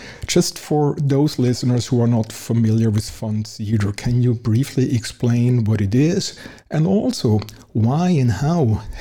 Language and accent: English; Germany; accent: German; English is a second language; Our third guest is Michael Zeller, who is, like me, from Germany. You may have recognized my heavy German accent.